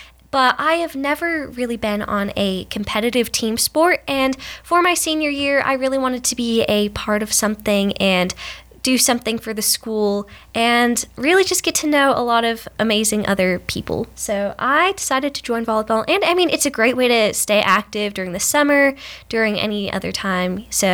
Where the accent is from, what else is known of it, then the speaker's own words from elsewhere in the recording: Jasper, Tennessee, United States; Hey y'all … I am a senior and I'm from Jasper, Tennessee.